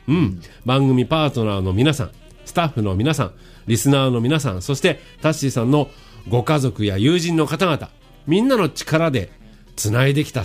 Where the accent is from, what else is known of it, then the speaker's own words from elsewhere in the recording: Yokosuka, Kanagawa, Japan; born there; もともと横須賀の生まれの私で、